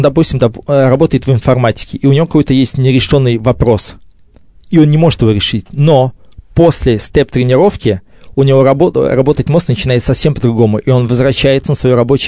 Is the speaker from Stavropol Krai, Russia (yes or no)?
no; Saratov, Saratov Oblast, Russia; еще я приехал, такой парень из Саратова с длинными волосами